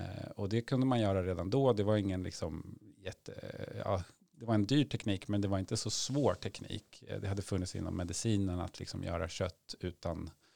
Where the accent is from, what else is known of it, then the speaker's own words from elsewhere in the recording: Uppsala, Uppsala County, Sweden; när jag växte upp i Uppsala